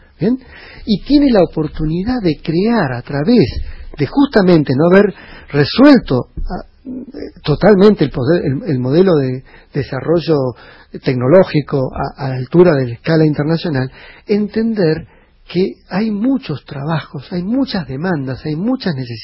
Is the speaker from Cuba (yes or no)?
no; Argentina; ¿Qué tan deprimidos o ansiosos somos los argentinos?